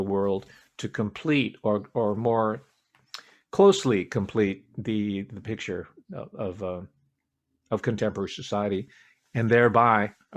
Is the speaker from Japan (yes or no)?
yes; Okinawa, Japan; I'm from Okinawa. My maternal line is from that area that you mentioned earlier, Yonaguni, and they're distinct.